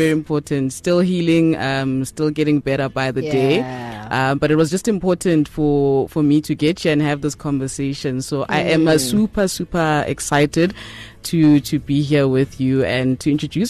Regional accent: Soweto, Gauteng, South Africa; So I grew up in Soweto, born and bred.

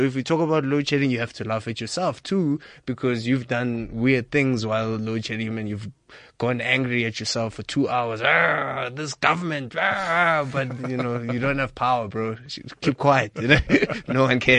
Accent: Limpopo, South Africa; now in Johannesburg, South Africa; It's basically about all my initial thoughts of moving when I moved to Johannesburg from Limpopo

